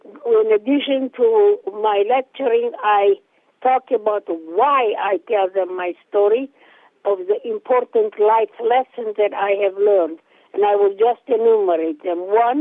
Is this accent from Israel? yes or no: yes; Tel Aviv, Tel Aviv District, Israel; moved away as an adult; now in Terre Haute, United States; So when I married him in 1960, I came from Tel Aviv to Terre Haute. And life, it was quite a jump.